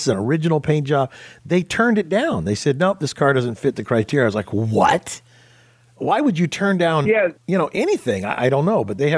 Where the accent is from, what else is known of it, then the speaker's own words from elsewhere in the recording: Ventura, California, United States; moved away as an adult; now in Oregon, United States; I grew up in Ventura, California, on the beach, and we still have the house there.